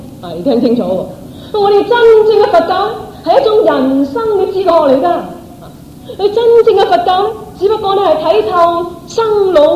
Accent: Guangdong, China; 我哋廣東人叫拜天后啊，

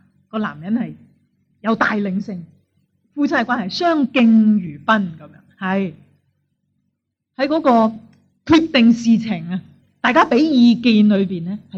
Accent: China; 我哋中国人有啲传统咧就系唔好咁亲切

